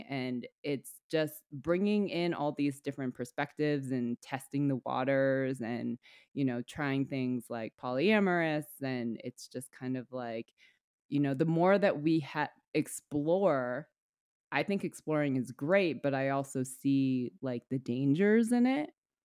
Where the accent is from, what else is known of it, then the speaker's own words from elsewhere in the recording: United States; as an American and, you know, dating in America